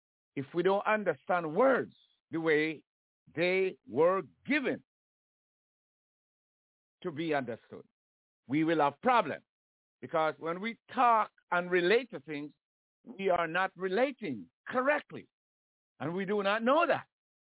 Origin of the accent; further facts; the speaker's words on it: Jamaica; moved away as an adult; the way we grew up in Jamaica, it was solidly the church. Now, when I remember that Jamaica is as far as the Jamaican society is concerned, and when I live in Jamaica, until I was 27 years old.